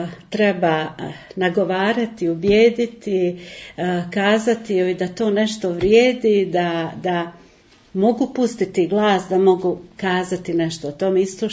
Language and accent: Bosnian; Žunova, Federation of Bosnia and Herzegovina, Bosnia & Herzegovina; born there; rođena sam u Žunovi, općina Olovo, 62. sam godište, ušla sam već u 6. deceniju